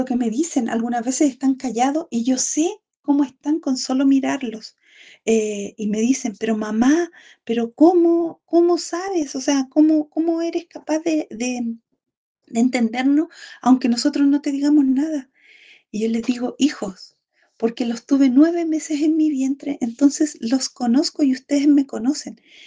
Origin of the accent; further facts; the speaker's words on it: south, Chile; porque en mi tierra, soy de una parte del sur de Chile, y conozco a los pastores, he visto las ovejas